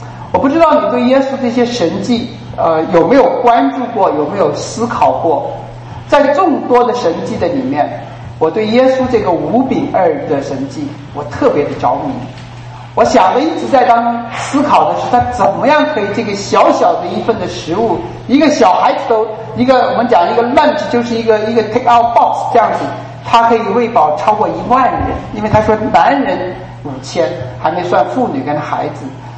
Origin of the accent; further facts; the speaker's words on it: China; 我们中国人讲一句话就是神了